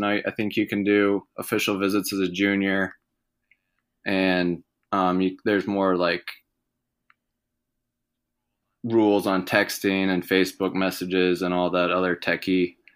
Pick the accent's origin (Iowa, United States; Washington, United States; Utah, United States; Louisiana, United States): Iowa, United States; Pleasant Hill; well, I grew up in Pleasant Hill, Southeast Polk High School, just east of Des Moines. I actually went to elementary school right next to Prairie Meadows.